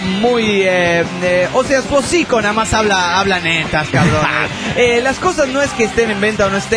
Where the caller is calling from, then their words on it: Villahermosa, Tabasco, Mexico; de Villahermosa, Tabasco, México.